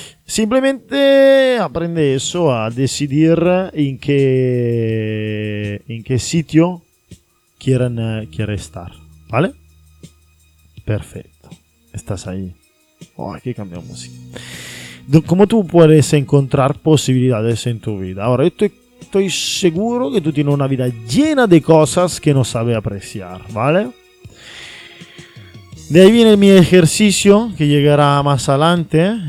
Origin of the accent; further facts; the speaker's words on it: Italy; Ahora, tú ten en cuenta que yo soy italiano. Y yo, cuando estaba muy mal, estaba en una situación muy mala en Italia, laboralmente.